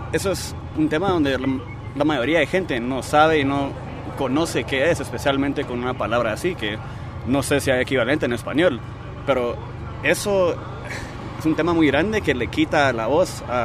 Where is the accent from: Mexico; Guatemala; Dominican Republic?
Guatemala; also born or lived in Miami, United States; now in Denver, United States; He estado acá ya por 15 años. Nací en Miami, pero viví la mayoría de mi vida en Guatemala.